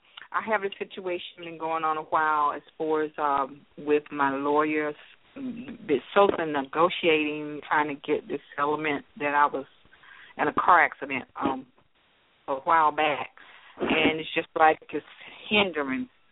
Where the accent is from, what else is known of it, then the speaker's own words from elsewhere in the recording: Atlanta, Georgia, United States; Atlanta, Georgia.